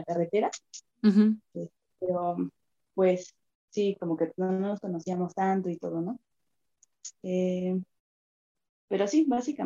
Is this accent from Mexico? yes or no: yes; Mexico City, Mexico; moved away as an adult; Crecí en la Ciudad de México